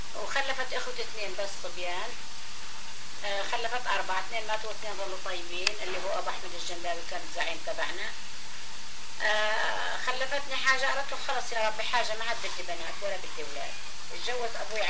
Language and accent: Arabic; Palestine; moved away; احنا بعد طلعنا من فلسطين